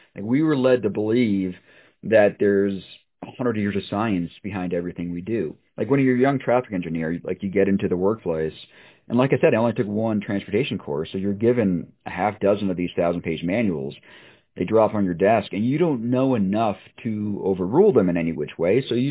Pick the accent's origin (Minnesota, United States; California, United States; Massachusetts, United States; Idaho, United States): Massachusetts, United States; Watertown; I grew up in Watertown, Massachusetts, and as a kid, I could walk or bike all over town.